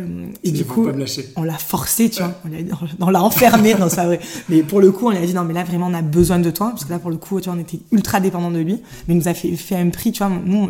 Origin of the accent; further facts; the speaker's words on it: Marseille, Provence-Alpes-Côte d'Azur, France; Parce que nous, chez nous, à Marseille, on dit ça. On redescend à Marseille.